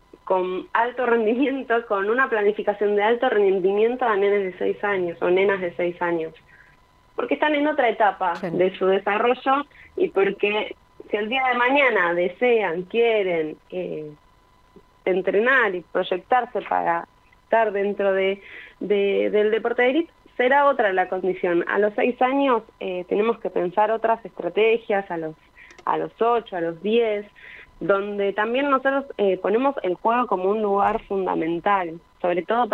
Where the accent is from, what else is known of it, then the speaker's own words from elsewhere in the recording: Avellaneda, Buenos Aires Province, Argentina; soy de Avellaneda, o sea, todo lo aprendí en Independiente, que es el club de mis amores